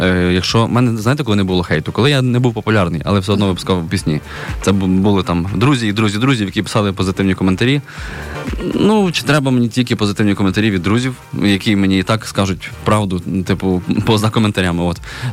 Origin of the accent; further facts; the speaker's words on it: Khmelnytskyi, Khmelnytskyi Oblast, Ukraine; born or raised there